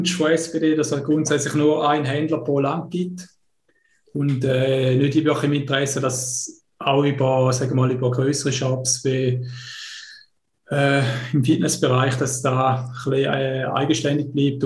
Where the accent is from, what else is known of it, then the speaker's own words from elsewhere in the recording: Oberbüren, St. Gallen, Switzerland; ich komme aus der Ostschweiz, schönen Kanton St. Gallen, aus Oberbüren.